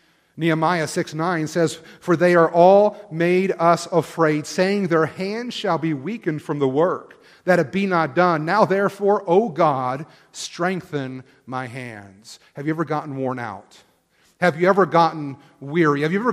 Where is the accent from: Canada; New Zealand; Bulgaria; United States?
United States; East Coast; I'm from the East Coast.